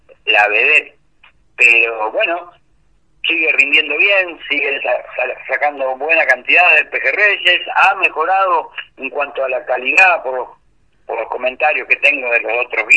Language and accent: Spanish; Villa Cañás, Santa Fe, Argentina; con chicos de acá, de mi pueblo, de Villa Cañás